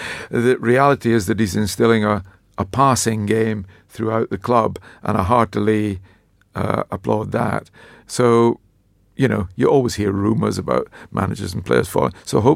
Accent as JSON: {"language": "English", "town": "Dundee", "region": "Scotland", "country": "United Kingdom", "tie": "born or raised there", "said": "Was my hometown. So I grew up in Dundee"}